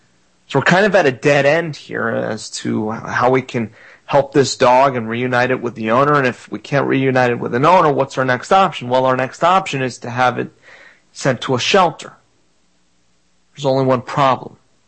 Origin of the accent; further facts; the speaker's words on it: Florida, United States; I'm from South Florida in the city, Steve, and I'm not used to seeing dogs being dropped off in the middle of the country